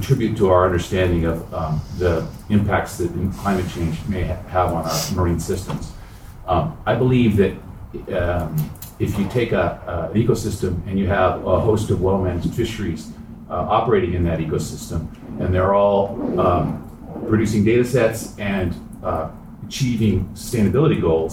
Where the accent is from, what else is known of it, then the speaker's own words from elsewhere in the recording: Santa Barbara, California, United States; I'm a lifelong commercial fisherman from Santa Barbara. I was born in Santa Barbara.